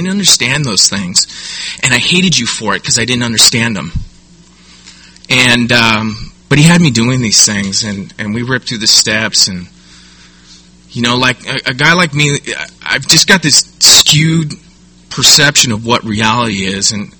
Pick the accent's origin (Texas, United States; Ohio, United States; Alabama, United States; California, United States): California, United States; San Diego; I was born and raised here in San Diego by a loving family.